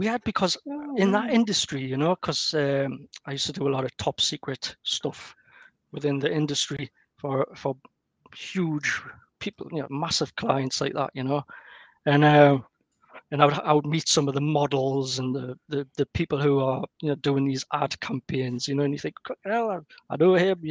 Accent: North East England, United Kingdom; accent: Geordie; So he has this crazy Geordie, you know, like, with my accent.

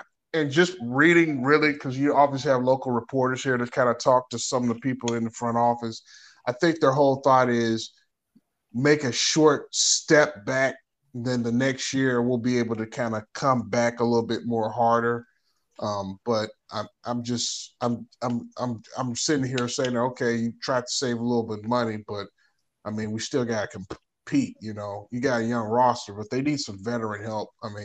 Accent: Memphis, Tennessee, United States; I'm going to give my hometown team the L because they haven't done anything. I'm going to give Grizzlies the L right now.

